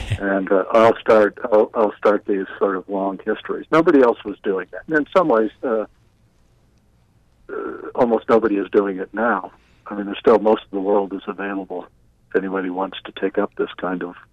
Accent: Phoenix, Arizona, United States; I mean, I grew up in Phoenix, basically.

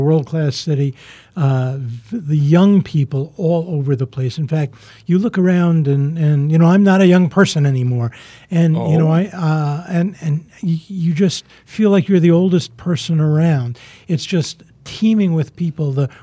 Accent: New York City, New York, United States; I grew up in New York City, so traffic jams are nothing new to me.

